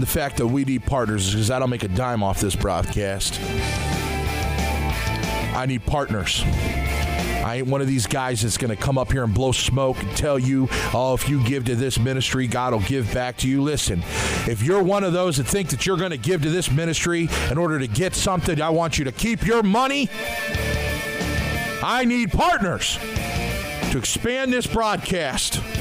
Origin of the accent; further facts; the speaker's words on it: Wadsworth, Ohio, United States; I grew up in Wadsworth. We don't have any butcher mills in Wadsworth.